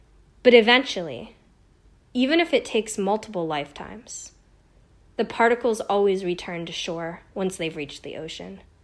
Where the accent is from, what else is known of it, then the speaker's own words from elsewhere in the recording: Massachusetts, United States; moved away as an adult; also born or lived in St. Paul; now in Baton Rouge, United States; "How long has it been since I moved from Massachusetts to St. Paul, Minnesota, after graduating college? Then later, from St. Paul to Baton Rouge"